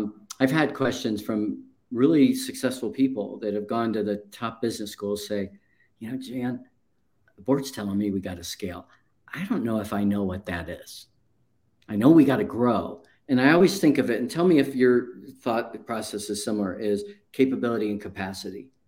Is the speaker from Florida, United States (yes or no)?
yes; Naples, Florida, United States; And Patty, I grew up in Naples back before there was even a McDonald's there a long time ago.